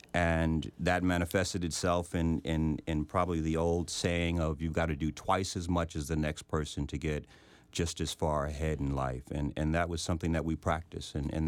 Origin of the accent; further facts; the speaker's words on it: Queens, New York, United States; Sure. I'm from Queens, New York. I grew up in South Jamaica, Queens. Was raised by my mother, have a younger brother, and we had a pretty close-knit family right off of Van Wyck Expressway and Linden Boulevard, right before you get to JFK Airport.